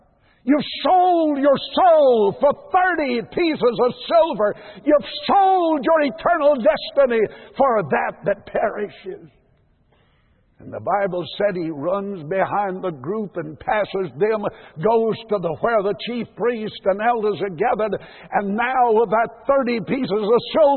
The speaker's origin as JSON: {"language": "English", "town": "Highlands", "region": "North Carolina", "country": "United States", "tie": "born there", "said": "I was born in 1934 in Highlands, North Carolina."}